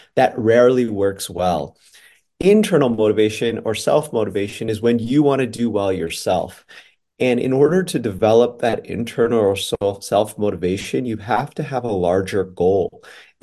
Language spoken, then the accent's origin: English; Las Vegas, Nevada, United States; I grew up in Las Vegas, Nevada, where there's not a lot of people who are born and raised there. But I was raised actually in my parents' budget motel.